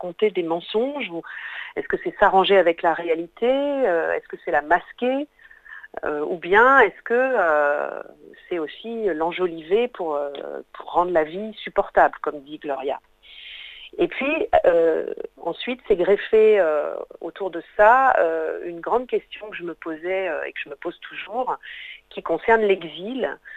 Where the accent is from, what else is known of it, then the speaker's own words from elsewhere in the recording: France; born there; Ma famille est depuis très très très longtemps installée en France, et moi je suis née en France, voilà, donc je n'ai pas connu ce déracinement.